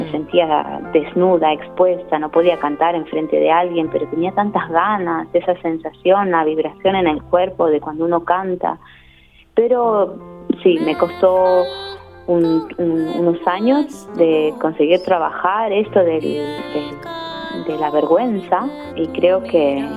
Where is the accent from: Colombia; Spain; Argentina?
Argentina; Patagonia; born there; como nací en Patagonia, no hay mucho ahí abajo, en el sur.